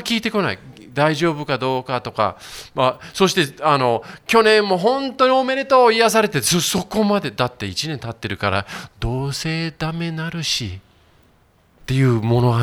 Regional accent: Yokohama, Kanagawa, Japan; 私もいつも横浜育ちで言うんですけれども、田舎町の経験もあるんですね。それはもう3歳の時から、長野の野尻湖っていうところに別荘借りてて

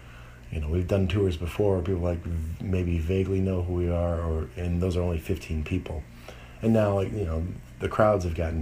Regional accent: Detroit, Michigan, United States; kind of in a weird way being kind of a minority growing up in Detroit

